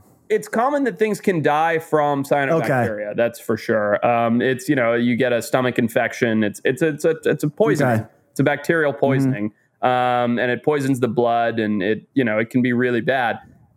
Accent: Zimbabwe; I remember very proudly, speaking of Zimbabwe a lot here, my home country was the first one.

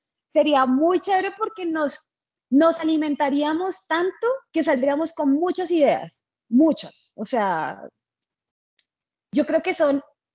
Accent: Santander, Colombia; soy santandereana, hablo fuerte

